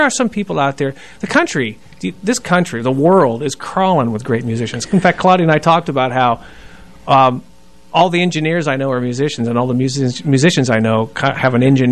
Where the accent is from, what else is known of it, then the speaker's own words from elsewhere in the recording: Greensboro, North Carolina, United States; also born or lived in Los Angeles; So my friend lived in Raleigh. I grew up in Greensboro. But Raleigh was a more happening town.